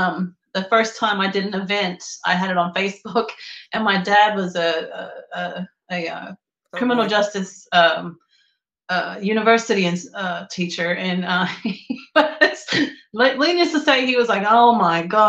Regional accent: Darwin, Northern Territory, Australia; And I grew up in Australia, and I grew up in a very rural part of Australia in Darwin, which is in the Northern Territory.

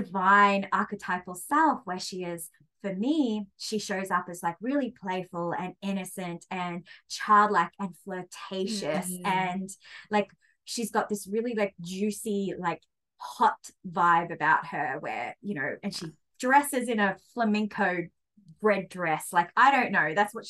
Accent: Australia; I am a swearer. I am Australian

